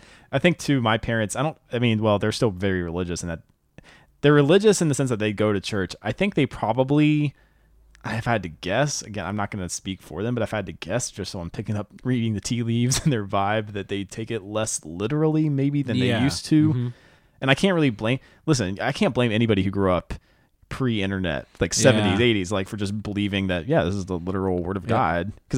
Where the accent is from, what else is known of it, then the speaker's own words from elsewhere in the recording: North Carolina, United States; I told my parents before I left, because I'm from North Carolina, and I told them before I moved out here that I didn't believe in the faith.